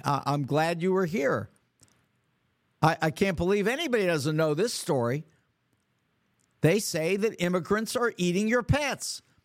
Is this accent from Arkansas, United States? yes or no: no; California, United States; You know, I'm from California myself. Lived 2 years in San Francisco before it became a dirty, nasty city